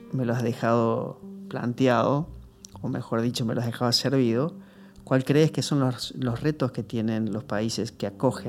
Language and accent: Spanish; Argentina; Nosotros como argentinos somos un ejemplo claro de cómo la inmigración caló fuerte la estructura social argentina